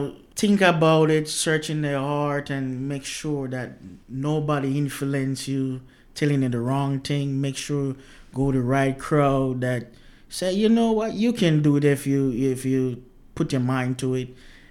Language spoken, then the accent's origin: English; Jamaica; now in United States; I'm from Jamaica, so I always been on the move. I did a little construction there.